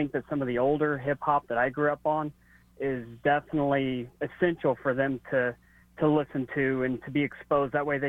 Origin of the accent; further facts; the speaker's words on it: Raytown, Missouri, United States; also born or lived in Liberty; I grew up in what people would call the hip hop community, you know, kind of I'm originally from Raytown, and then we moved up to Liberty